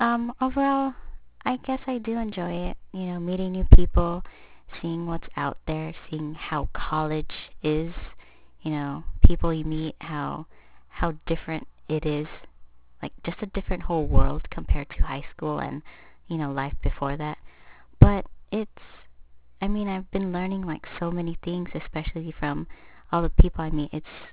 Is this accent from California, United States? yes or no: yes; San Diego, California, United States; I was born in Coronado, California at Sharp Coronado Hospital. I'm from San Diego, California